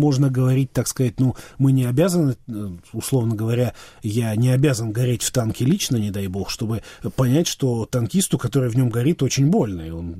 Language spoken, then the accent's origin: Russian; Belarus; но я рос в Беларуси, а в Беларуси память о войне, она немножко такая особая